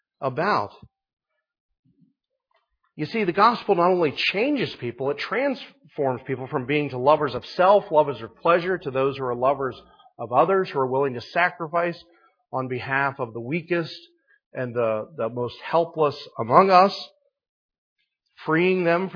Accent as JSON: {"language": "English", "town": "Columbus", "region": "Ohio", "country": "United States", "tie": "born or raised there", "said": "I participated in an abortion protest in the streets of my hometown in Columbus, Ohio."}